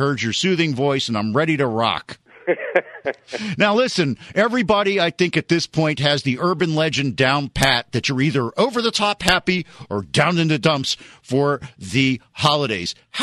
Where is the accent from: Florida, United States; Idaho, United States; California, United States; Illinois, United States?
Florida, United States; Miami; I remember I lived away from Miami. I grew up in Miami. Most of my friends were in Miami.